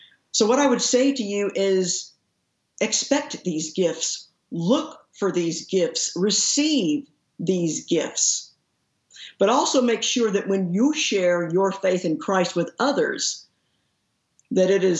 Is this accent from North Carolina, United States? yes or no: no; Fort Worth, Texas, United States; in the same church nursery there in the church in which we grew up in Fort Worth.